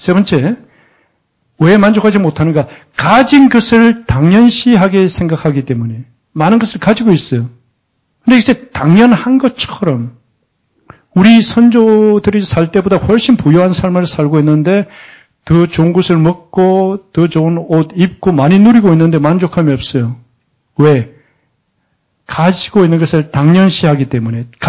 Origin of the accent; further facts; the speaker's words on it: Geoje, South Gyeongsang, South Korea; also born or lived in Busan; 저는 시골에서 자랐는데 10살까지 그제도 한 섬에서 자랐어요. 그러니까 10살, 11살 그 사이에 부산으로 왔거든요.